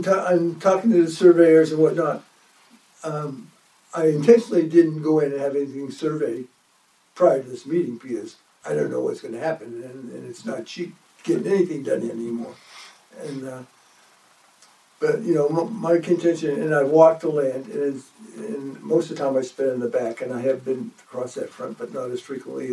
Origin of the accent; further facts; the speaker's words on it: Laconia, New Hampshire, United States; I grew up in Laconia, okay, and the first thing I bought when I graduated from college was that piece of land. And it's always been my intention of doing something back here in New Hampshire.